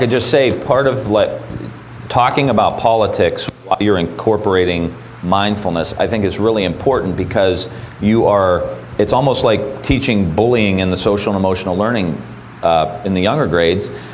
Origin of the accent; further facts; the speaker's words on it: Niles, Ohio, United States; That's my hometown.